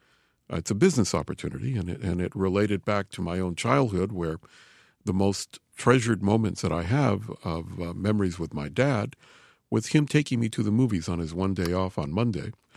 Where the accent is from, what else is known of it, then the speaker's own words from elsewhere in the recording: Los Angeles, California, United States; I grew up in Boyle Heights, yes, the original suburb of Los Angeles.